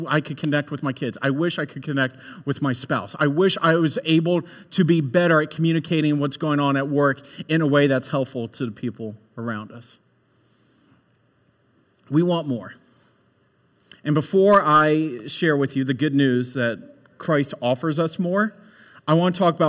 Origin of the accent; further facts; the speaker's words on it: Ohio, United States; Before I grew up in Central Ohio my entire life, moved and worked in Atlanta.